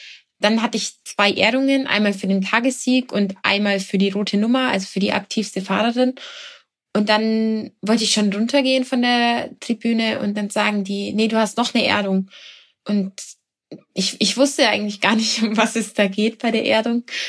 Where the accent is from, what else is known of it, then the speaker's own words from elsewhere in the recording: Eichstätt, Bavaria, Germany; da fährt jetzt eine Eichstätterin